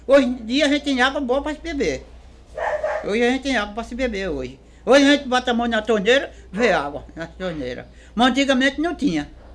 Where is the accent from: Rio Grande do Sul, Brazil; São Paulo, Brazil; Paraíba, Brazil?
Paraíba, Brazil; Rio Tinto; Na minha infância, que eu vim de Rio Tinto